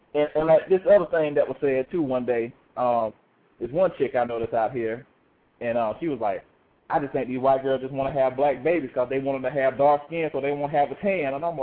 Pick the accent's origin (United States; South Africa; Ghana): United States; Because we grew up in Bay County, so you know